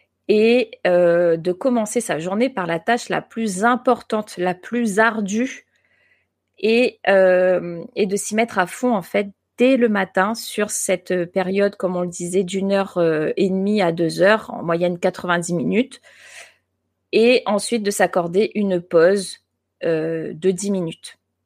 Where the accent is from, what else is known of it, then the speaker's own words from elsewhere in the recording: France; accent: French; Je le dis avec mon gros accent de français.